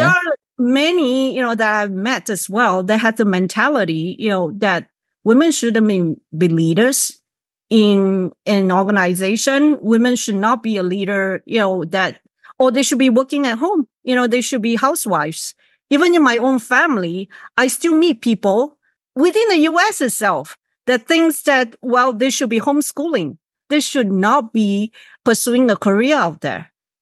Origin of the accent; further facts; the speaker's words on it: Singapore; possibly because I came from Singapore and I always grew up with the understanding that, well, we don't have natural resources. We are a small, tiny country.